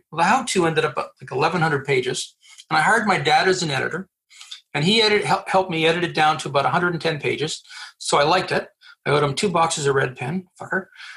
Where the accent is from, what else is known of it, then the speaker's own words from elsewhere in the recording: Quebec City, Quebec, Canada; also born or lived in Montreal; now in Gatineau, Canada; I still live in Quebec. I was born in Quebec City, lived in Montreal, and now live in the Quebec side of Ottawa.